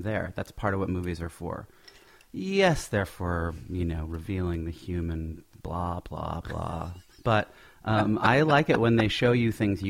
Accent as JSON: {"language": "English", "town": "Los Angeles", "region": "California", "country": "United States", "said": "and I'm from Los Angeles, so the prospect of seeing it destroyed by actual fire was very pleasing."}